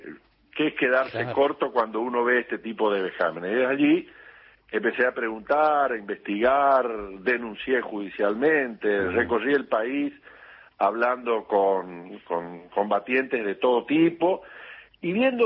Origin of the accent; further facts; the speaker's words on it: Goya, Corrientes, Argentina; estando instalado en mi pueblo, en mi ciudad querida de Goya.